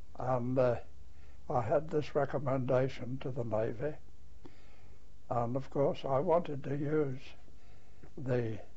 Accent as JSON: {"language": "English", "region": "London", "country": "United Kingdom", "tie": "born there", "said": "I was born in London, in Lambeth, the borough of Lambeth, on the 29th of September, 1895."}